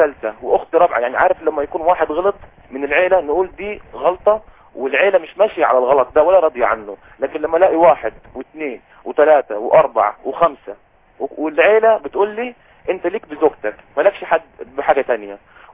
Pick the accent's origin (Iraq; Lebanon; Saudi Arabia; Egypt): Saudi Arabia; انا سعودي وهي اجنبية مش سعودية.